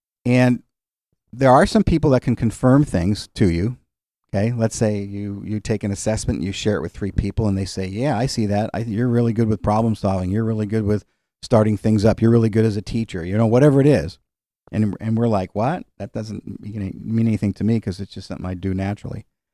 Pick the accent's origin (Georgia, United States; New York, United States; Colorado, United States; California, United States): New York, United States; Because we're from New York, right? And we've been out here now. Okay, we did it 10 years.